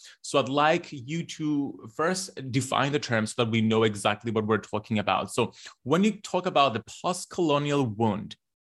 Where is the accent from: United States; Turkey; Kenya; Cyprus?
Cyprus; Like growing up in Cyprus, we are a colonized nation.